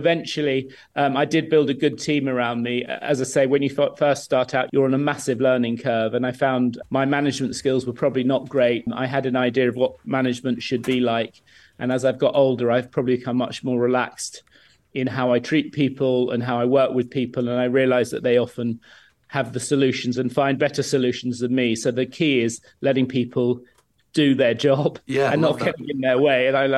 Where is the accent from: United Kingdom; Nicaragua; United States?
United Kingdom; England; now in Scotland; I've been living here for about 20 years. I came up from the south. I grew up in England, actually in the south of England, but came to Scotland a lot as a child, loved Scotland, sold a business in the south and moved to Scotland